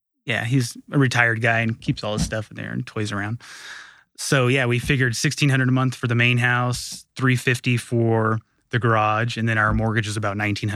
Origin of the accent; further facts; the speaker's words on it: Denver, Colorado, United States; So I grew up in North Denver, which near Tennyson Street, which is the Highlands now, you know, as you know, one of the hottest areas in town.